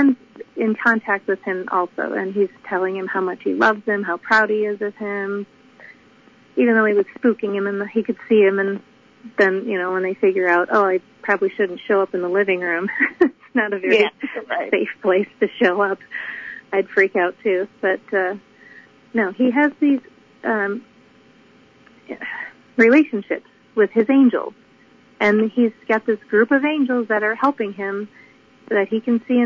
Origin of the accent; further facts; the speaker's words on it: Wisconsin, United States; now in Nevada, United States; we're from Wisconsin where we had lots of robins, but here in Nevada, we don't have too many robins